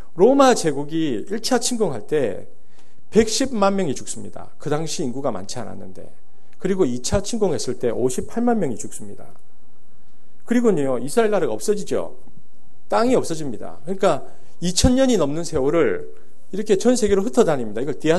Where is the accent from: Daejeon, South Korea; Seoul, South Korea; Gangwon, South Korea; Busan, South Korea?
Busan, South Korea; 이런 걸 제가 부산에 살았는데 이게 표준어인지 한국말인지 일본말인지 뭐 구루마 이런 말 있잖아요. 그리고 심지어는 이빠이라는 말도 썼습니다. 이게 한국말인지 일본말인지 모르고 컸어요.